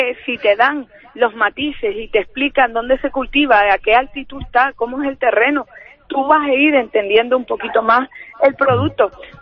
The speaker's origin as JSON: {"language": "Spanish", "region": "Canary Islands", "country": "Spain", "said": "yo siempre digo que no somos canarios en el mes de mayo, que somos canarios cada uno de los días"}